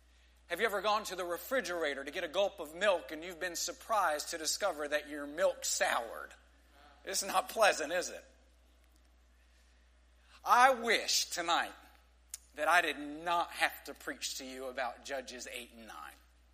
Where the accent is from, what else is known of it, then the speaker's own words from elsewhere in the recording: Texas, United States; Growing up in West Texas, we didn't have many examples of erosion because there weren't many examples of water anywhere.